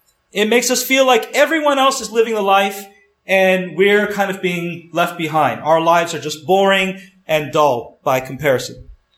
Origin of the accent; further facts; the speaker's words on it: Toronto, Ontario, Canada; is from my hometown. He lived and died in Toronto, Canada. And so for many years, we actually lived in the same city.